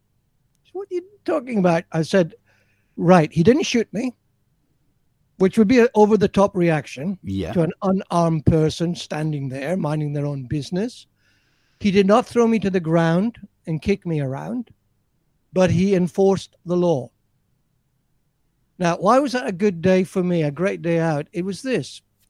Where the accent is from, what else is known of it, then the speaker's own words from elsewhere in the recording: Scotland, United Kingdom; born there; I was born in the Orkney Islands in Scotland.